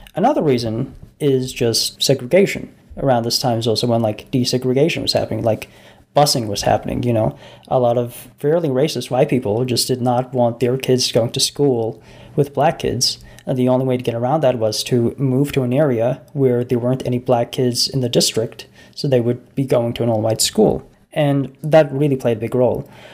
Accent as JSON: {"language": "English", "country": "New Zealand", "tie": "born or raised there", "said": "this is very striking to me growing up in New Zealand"}